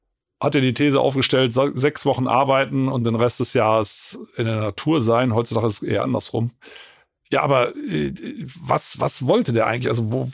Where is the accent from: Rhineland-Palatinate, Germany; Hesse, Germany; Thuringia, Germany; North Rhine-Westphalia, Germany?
Rhineland-Palatinate, Germany; ich komme aus der Eifel, da gibt es kein Wasser, wo man drin versinken kann